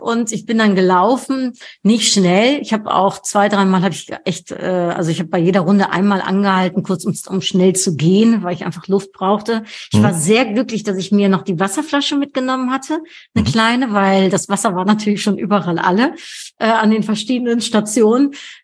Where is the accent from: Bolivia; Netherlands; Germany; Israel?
Netherlands; German is a second language; für mich perfekt als Holländerin, alles schön gerade.